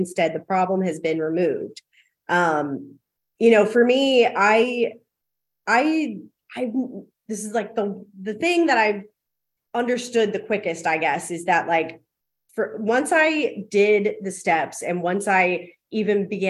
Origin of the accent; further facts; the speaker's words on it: Richmond, United States; I'm from Richmond and I went home one weekend to visit with some friends